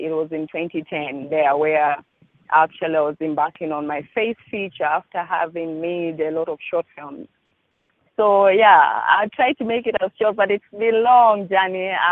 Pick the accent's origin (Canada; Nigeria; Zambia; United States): Zambia; I started having interest in film at the age of 13. You know, being young and growing up in Zambia. I don't come from a rich family